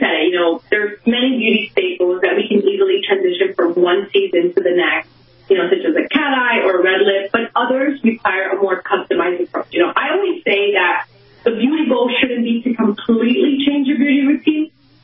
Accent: Miami, Florida, United States; I'm from Miami, so definitely it's hot and humid here.

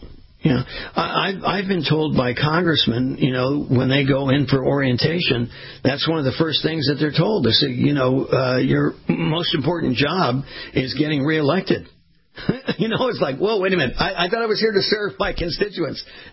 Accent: West Coast, United States; And I grew up on the West Coast, and I was in the water a lot, and there on the beaches

